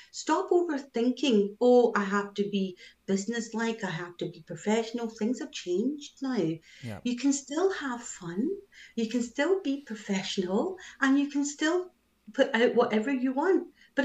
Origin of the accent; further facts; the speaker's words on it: Scotland, United Kingdom; Here, I'm from Scotland, as you can tell by my accent, right?